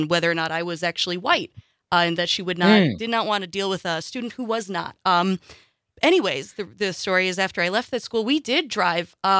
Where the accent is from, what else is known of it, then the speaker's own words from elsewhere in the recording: Springstead, Wisconsin, United States; I'm originally from very, very far up north, close to our Park Falls station through Civic Media. Mm. I'm from Springstead, technically.